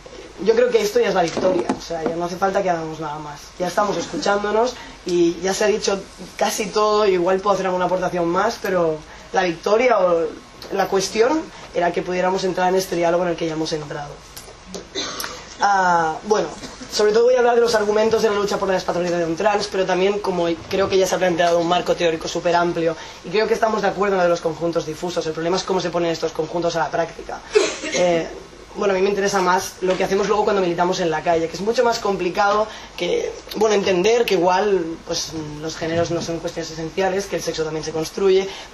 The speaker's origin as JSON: {"language": "Spanish", "town": "Barcelona", "region": "Catalonia", "country": "Spain", "said": "vengo de Barcelona."}